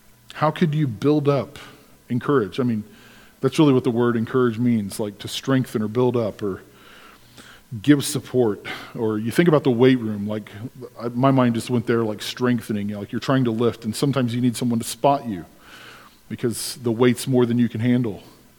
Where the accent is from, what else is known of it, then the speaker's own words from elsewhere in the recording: United States; Because we're American, we're so invested in the moment.